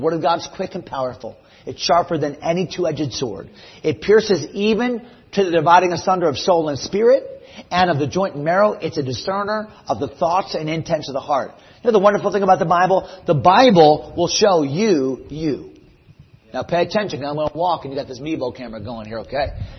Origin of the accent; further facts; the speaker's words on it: Connecticut, United States; also born or lived in Pittsburgh, United States; now in Fredericksburg, United States; I'm from Connecticut, so we started a church years ago in Connecticut, and I pastored there for 5 years.